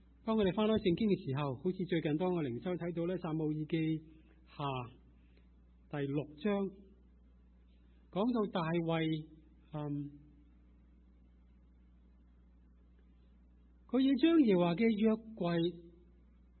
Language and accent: Cantonese; Guangdong, China; 虽然我哋同样都系广东人，但系广东人里边其实亦都有相当多嘅方言啦。